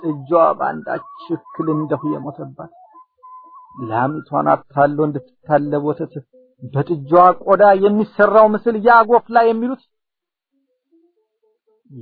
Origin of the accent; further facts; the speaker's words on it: Harari Region, Ethiopia; ከአፍሪካ መሬት በተለይ በመስራቅ ካለች ልዩ ብሔር ለምለም ኢትዮጵያ ከምትባል ሀገር ከጠቅላይ ግዛቷ በውቢቷ ሀረር ባንደኛው አውራጃ ባሏት ወረዳ ውስጥ በዛች ስፍራ ነበር ተወልጄ ያደኩ